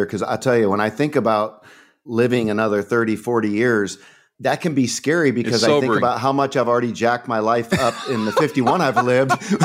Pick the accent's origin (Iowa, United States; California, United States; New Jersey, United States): California, United States; I'm a Californian. I grew up in California, and I never heard the gospel till I was 19.